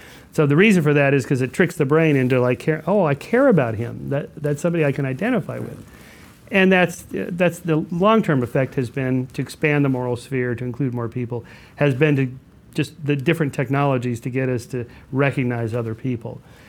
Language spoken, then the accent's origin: English; California, United States; like by trying to navigate the New York subway system as a Californian who only ever drives anywhere.